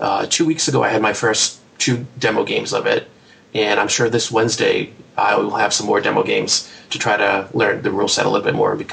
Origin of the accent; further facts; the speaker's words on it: Virginia, United States; born there; also born or lived in New England; And although I was born in Virginia, and am a transplant to New England, I really do consider myself a New Englander.